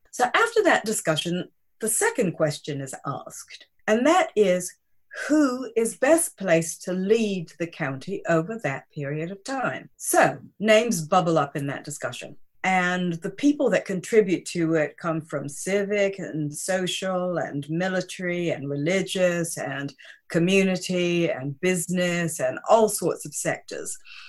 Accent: United States; accent: American; And of course, I'm American. You can tell that by my accent.

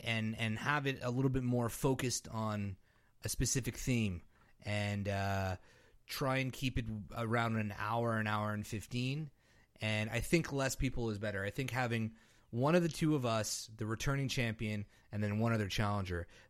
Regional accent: Canada; I'm from Canada.

